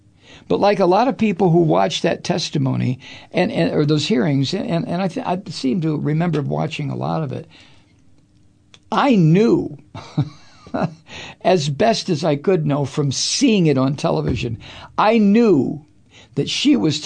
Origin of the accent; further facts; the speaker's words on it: United States; how weird it was to me as an American who grew up in a racist country.